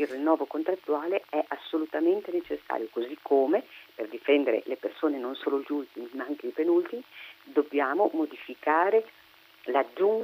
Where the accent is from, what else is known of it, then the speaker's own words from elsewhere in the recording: Emilia-Romagna, Italy; Io sono emiliano-romagnola, ma non lo è solo per la nostra regione